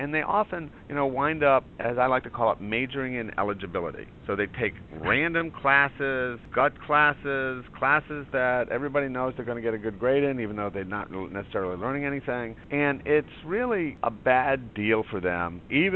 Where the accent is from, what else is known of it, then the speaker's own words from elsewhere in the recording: Providence, Rhode Island, United States; I grew up in Providence, so I rooted for the PC Friars and also most of the Boston professional teams.